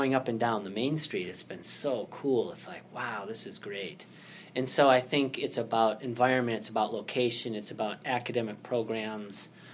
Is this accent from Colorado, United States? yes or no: yes; Colorado, United States; I came from Colorado, so when I use terms like cool and funky and eclectic, when you live in mountain communities